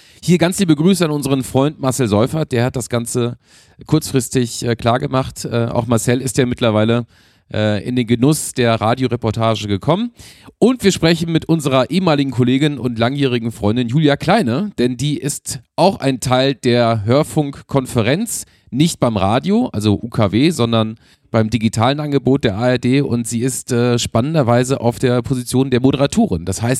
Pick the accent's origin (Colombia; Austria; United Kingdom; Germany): Germany; Munich, Bavaria; Wir sind auch wieder hier zu Hause bei uns in München im Stadion an der Schleißheimer Straße.